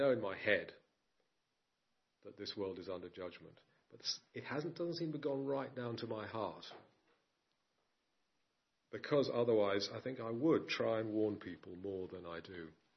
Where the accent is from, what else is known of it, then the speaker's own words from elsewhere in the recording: United Kingdom; We're British, we like animals, don't we?